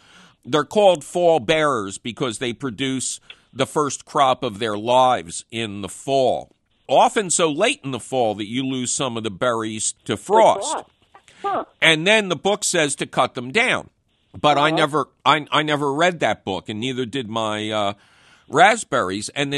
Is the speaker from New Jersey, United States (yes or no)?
yes; New Jersey, United States; my Jersey, what we call down ashore when we were growing up in South Jersey.